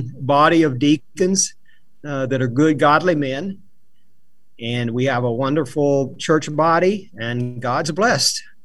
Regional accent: Alabama, United States; I am originally from North Alabama. I was raised in Lawrence County, Alabama, which is right near the Tennessee River.

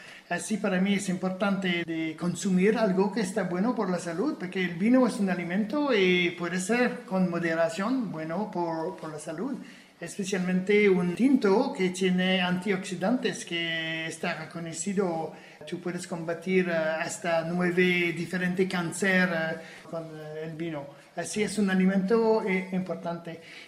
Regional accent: Quebec, Canada; moved away as an adult; now in Spain; Hacía vino en Canadá con el tema ecológico. Pero en mi país es muy difícil de hacer un vino ecológico porque está lloviendo cada 3 días.

